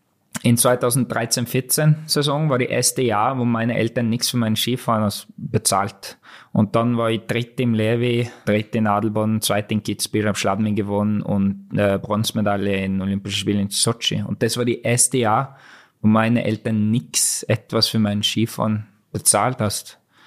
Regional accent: Norway; German is a second language; now in Salzburg, Austria; Leute hast Doppel-Staatsbürgerschaft in Österreich. Aber ich bin in Norwegen geboren, aufgewachsen, Raringen, wo ich komme aus dem Norwegen, das ist, was sagt man, richtige Heimat

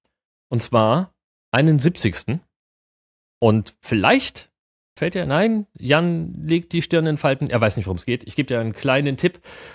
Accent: Mühlhausen, Thuringia, Germany; Er kommt aus Mühlhausen, ja, Hoch von drüben, genau wie ich, meine alte Heimat.

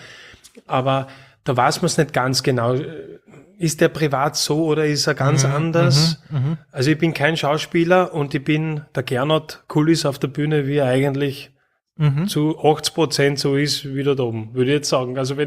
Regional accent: Graz, Styria, Austria; Ich bin in Graz aufgewachsen.

